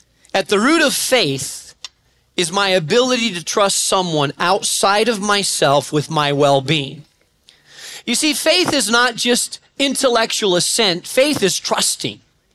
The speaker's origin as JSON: {"language": "English", "country": "Spain", "tie": "born or raised there", "said": "I grew up in Spain."}